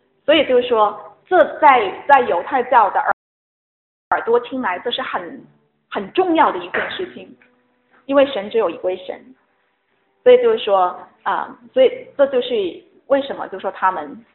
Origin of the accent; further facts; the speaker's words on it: China; 我是中国人